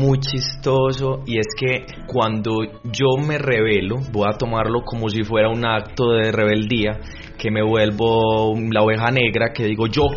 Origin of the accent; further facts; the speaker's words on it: Pasto, Nariño, Colombia; accent: Pasto; Por mi acento, imagínate.